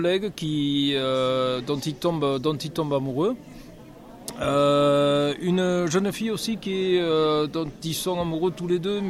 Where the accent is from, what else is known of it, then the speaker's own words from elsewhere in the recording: Occitanie, France; Alors, je suis de l'Aveyron, je suis né en Aveyron, et j'habite Valady, non très loin de Rodez, entre Rodez et de Cazeville.